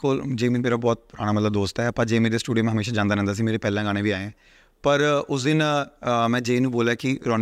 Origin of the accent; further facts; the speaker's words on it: Sohana, Punjab, India; ਮੈਂ ਇੱਥੇ ਦਾ, ਮੇਰਾ ਪਿੰਡ ਸੋਹਾਣਾ ਗਾ, ਹੈ ਨਾ, ਕਿ ਮੈਂ ਪੰਜਾਬੀ ਵੀ ਬੋਲਦਾ ਹੋਊਗਾ।